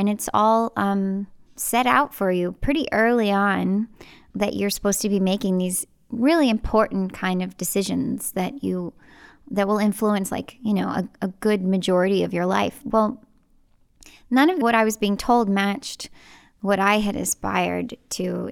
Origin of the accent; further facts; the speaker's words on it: Texas, United States; Right. I'm from Texas.